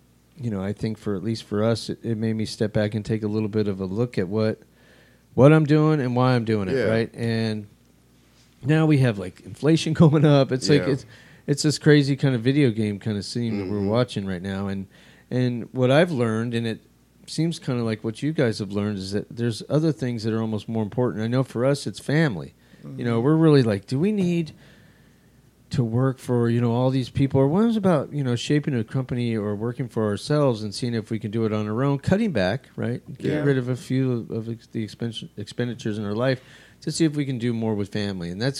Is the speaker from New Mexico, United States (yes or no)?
yes; Albuquerque, New Mexico, United States; Well, I grew up in New Mexico.